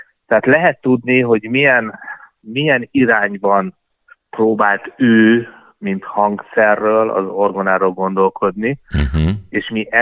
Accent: Hungary; tehát mi magyarok vagyunk, és imádjuk a hazánkat, de azért mi Európának a szélén vagyunk

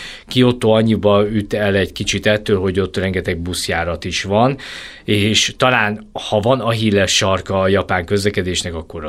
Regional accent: Hungary; én azt javaslom, hogy inkább az emberek ezt a 2-3 csillagos, én magyarként mondom

